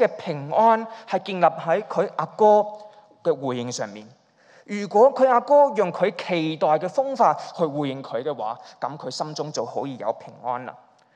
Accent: Hong Kong; 我们香港人的家庭都是这样，家庭内部的冲突都是不容易处理的。

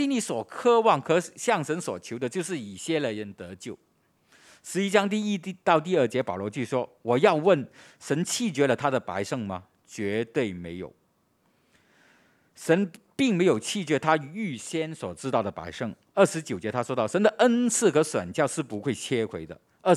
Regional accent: Hong Kong; 我们香港人经历了70年代80年代，我们很骄傲的

